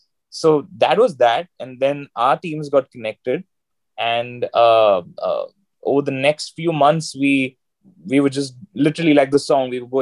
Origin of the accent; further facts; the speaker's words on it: India; And me being an Indian singer, kind of doing something that I don't think people from our country have ever, you know, tried to do or tried to create a path like this.